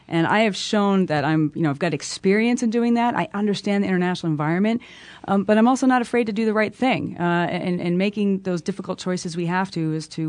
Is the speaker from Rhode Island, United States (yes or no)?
yes; Warwick, Rhode Island, United States; I grew up in Warwick, Rhode Island. I'm the youngest of five children, and my father died suddenly when I was 12 years old.